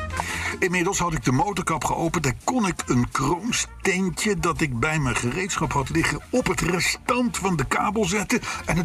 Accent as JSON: {"language": "Dutch", "town": "Enschede", "region": "Overijssel", "country": "Netherlands", "said": "Nee, ik kom uit Enschede."}